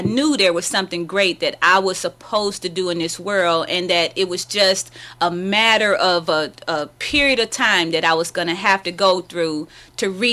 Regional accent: Detroit, Michigan, United States; I was born and raised pretty much in Detroit, on the east side, in the projects, you know, but I don't remember that as being a bad thing, because I was a child and my grandmother took very good care of me.

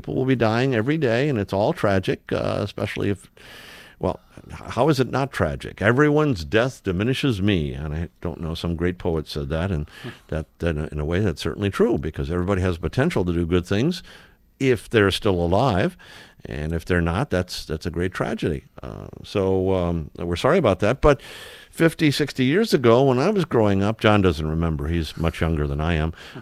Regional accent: Detroit, Michigan, United States; In the olden days, when I grew up in Detroit, we actually had beat cops that we would see walking most residential neighborhoods.

